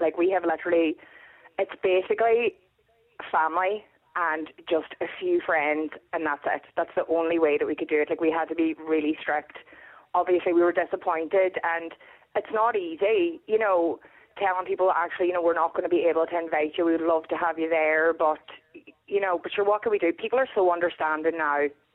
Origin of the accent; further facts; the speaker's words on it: Ulster, Ireland; Well, we're from Donegal, so Donegal weddings are notoriously big.